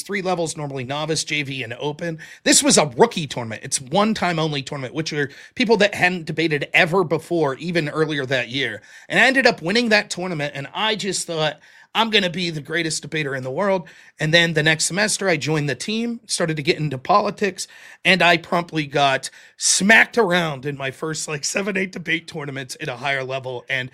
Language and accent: English; Pittsburgh, Pennsylvania, United States; Like I'm from the Pittsburgh area, so we're Steelers fans.